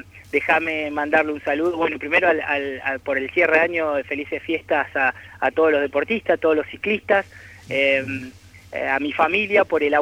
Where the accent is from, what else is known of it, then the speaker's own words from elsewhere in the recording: Zapala, Neuquén, Argentina; born there; also born or lived in Córdoba; now in Rafaela, Argentina; Sí, yo soy nacido en Zapala, Neuquén. Pero ya hace 10 años que claro, estoy hecho un rafaelino.